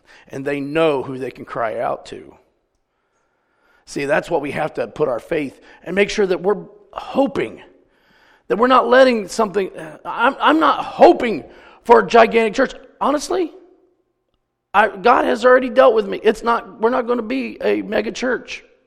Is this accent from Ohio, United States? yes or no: yes; Ohio, United States; I said, I'm from Ohio. I know what cold weather is about.